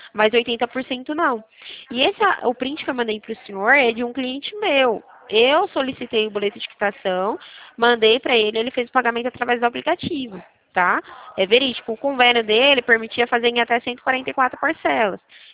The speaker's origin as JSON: {"language": "Portuguese", "region": "São Paulo", "country": "Brazil", "said": "Eu sou do estado de São Paulo."}